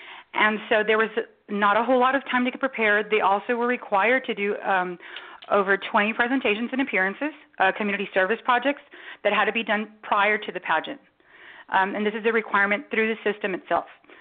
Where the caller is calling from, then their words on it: Zapata, Texas, United States; I'm calling from Zapata, Texas. Way down South Texas.